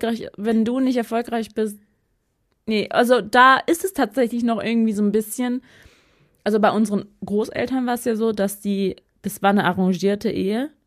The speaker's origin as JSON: {"language": "German", "region": "Visayas", "country": "Philippines", "accent": "Bisaya", "first_language": "Bisaya", "second_language": "German", "said": "Also unser Dialekt ist ja so ein bisschen so Bauerndialekt."}